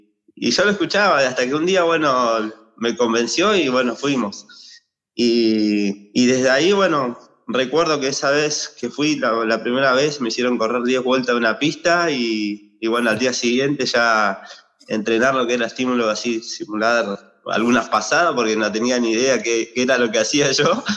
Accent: Esquel, Chubut, Argentina; yo soy, bueno, ahí de Esquel, zonas aledañas a Esquel. Mi papá trabajaba en una chacra, que bueno, nosotros estamos acostumbrados por ahí a lo que era el trabajo rural con él

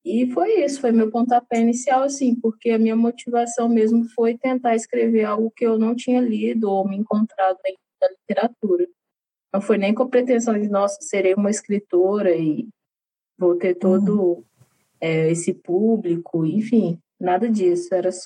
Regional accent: Minas Gerais, Brazil; Eu sou mineira. Tenho 28 anos, sou escritora, moro aqui no interior de Minas Gerais, sou negra, lésbica, caminhoneira

